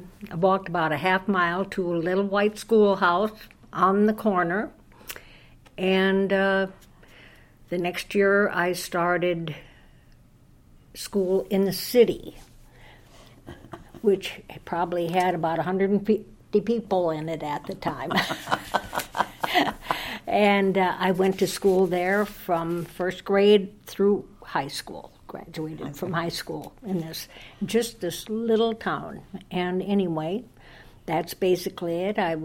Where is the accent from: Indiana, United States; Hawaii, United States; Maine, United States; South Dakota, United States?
South Dakota, United States; Raymond; I grew up in the same area, about 10 miles from Clark, on a farm in Raymond, South Dakota.